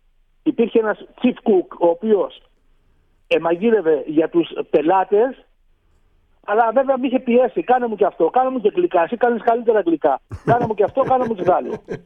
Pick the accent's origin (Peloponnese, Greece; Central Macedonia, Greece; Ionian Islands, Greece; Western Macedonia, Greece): Ionian Islands, Greece; Corfu; Τραγουδάω επειδή είμαι από την Κέρκυρα, επειδή έχω λεφτά, επειδή έχω παιδιά και επειδή έχω εγγόνια.